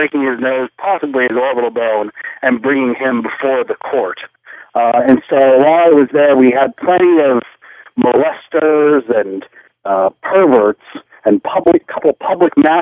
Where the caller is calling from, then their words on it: New Jersey, United States; Hi, Brian. … from New Jersey.